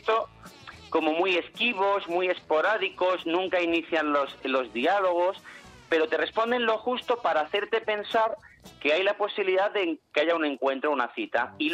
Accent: Catalonia, Spain; Como soy catalán

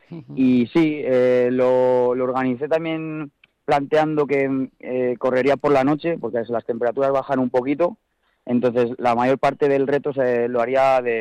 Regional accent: Peñafiel, Castile and León, Spain; Yo soy de Peñafiel, exactamente.

